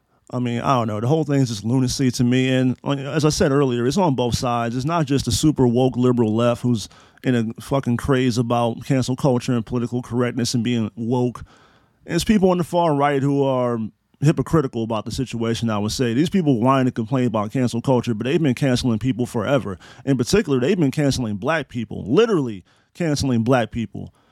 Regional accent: Frederick, Maryland, United States; brother from Frederick, Maryland. That's my born place. That's my hometown. Born and raised. No lies were told. … I was born in Frederick, Maryland

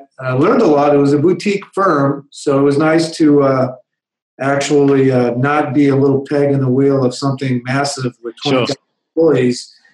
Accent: Toronto, Ontario, Canada; Family immigrated to Toronto, Canada. So I grew up in Toronto. To immigrants that immigrated several times. So my parents were originally from communist Russia, grew up there, had immigrated to the Middle East, had immigrated once again

